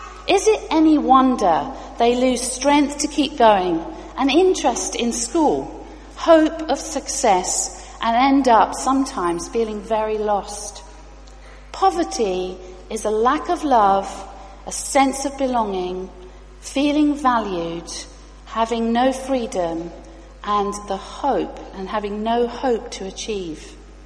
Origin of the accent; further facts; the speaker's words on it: India; also born or lived in Pakistan; now in United Kingdom; although I grew up in India and Pakistan